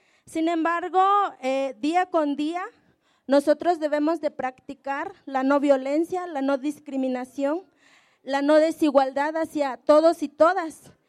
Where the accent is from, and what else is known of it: Mexico